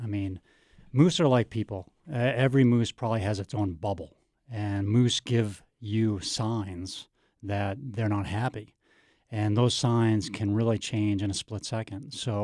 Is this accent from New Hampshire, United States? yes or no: yes; New Hampshire, United States; No, I grew up in New Hampshire and always loved wildlife since I was a little kid, of course.